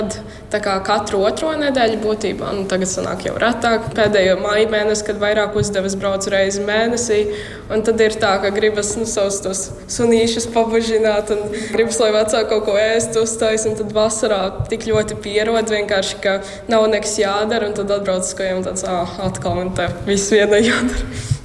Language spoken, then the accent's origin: Latvian; Liepāja, Kurzeme, Latvia; Es esmu no Liepājas un man sanāk 200 km braukt.